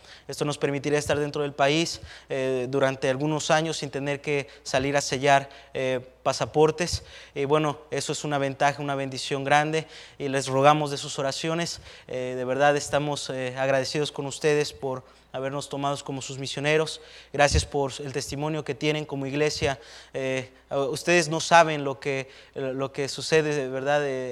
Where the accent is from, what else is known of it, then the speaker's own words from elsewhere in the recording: Cuernavaca, Morelos, Mexico; somos de Cuernavaca, Morelos, México y somos misioneros al país de Nicaragua.